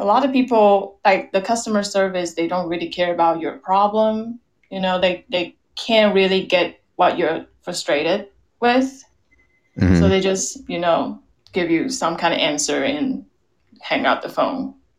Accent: Taiwan; English is a second language; I'm sorry, I'm an immigrant. Like, I'm sorry, I'm from Taiwan. English is not my mother language.

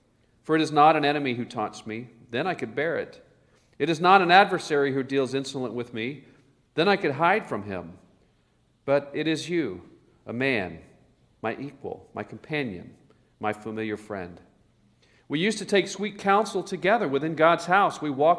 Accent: Oklahoma, United States; You know, many of you know I grew up in Oklahoma, somewhat of a small town, mediocre size town, I suppose.

